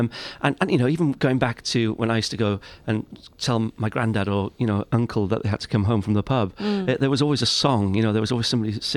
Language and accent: English; Wales, United Kingdom; But I'm from North Wales, though, not South Wales